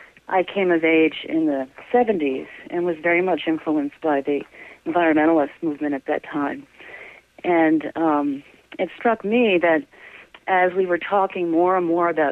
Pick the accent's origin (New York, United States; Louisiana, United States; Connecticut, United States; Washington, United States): New York, United States; Syracuse; also born or lived in Rochester / Albany / Detroit; now in Boston, United States; And I grew up in Syracuse, New York, and I spent many years in graduate school and also working in Rochester, New York.